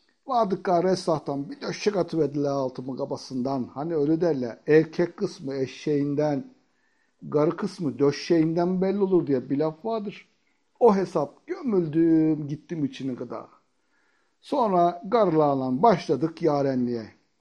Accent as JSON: {"language": "Turkish", "town": "Acıpayam", "region": "Denizli", "country": "Turkey", "said": "Acıpayamlıyım ben aslen."}